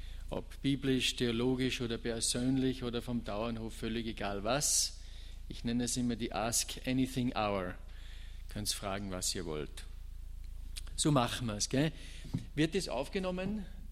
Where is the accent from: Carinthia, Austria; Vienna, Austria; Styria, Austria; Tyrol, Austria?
Styria, Austria; Schladming; bin aus Österreich. Nähe von Salzburg, Schladming heißt die, so eine Bergstadt. Wir leben vom Skifahren mehr oder weniger bei uns. Und ich bin da geboren und aufgewachsen